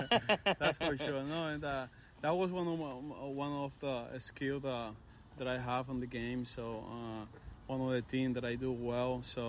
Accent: Dominican Republic; now in United States; Well, I'm from Dominican Republic in a really small town, and my first year in the United States was 2012

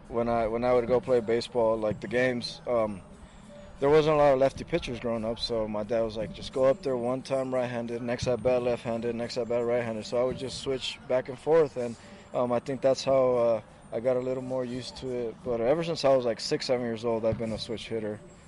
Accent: Yuma, Arizona, United States; moved away; also born or lived in California; I moved up to NorCal when I was from Yuma, Arizona, a small town, just because a lot of people don't get recruited out of there.

